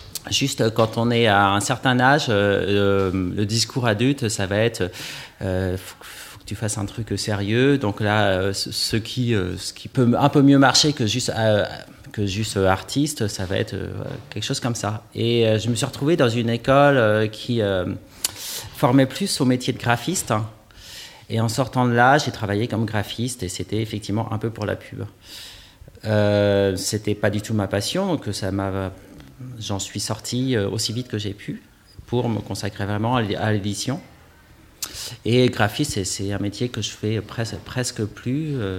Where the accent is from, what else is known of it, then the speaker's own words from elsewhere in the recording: Brest, Brittany, France; now in Marseille, France; Alors, moi, j'ai grandi à Brest, en Bretagne, avant de partir un petit peu plus tard pour Paris, descendre progressivement vers le sud, Valence, un temps, Marseille où j'habite, où on habite tous les deux avec Ramona.